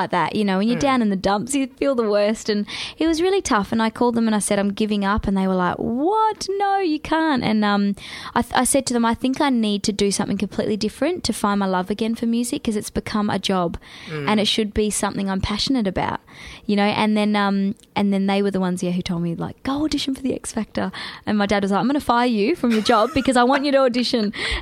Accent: Australia; I was like, I want to hear my accent. I just miss so much. Australia's just the best place.

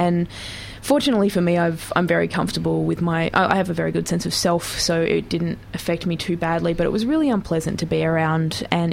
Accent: Geelong, Victoria, Australia; I grew up in Geelong, and when I was about 8

